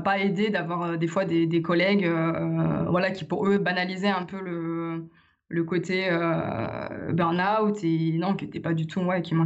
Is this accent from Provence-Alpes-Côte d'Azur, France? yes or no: no; Lyon, Auvergne-Rhône-Alpes, France; J'ai appris qu'il y avait une école en plus à Lyon, alors que moi je suis de Lyon et je n'étais même pas au courant.